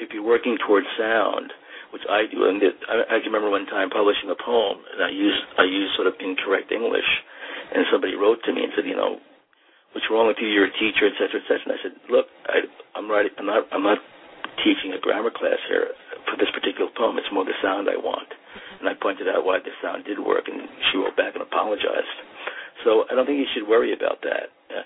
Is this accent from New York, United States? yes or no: yes; New York, United States; born there; Yeah, I was born in Westchester County, which is 30 minutes outside north of New York City.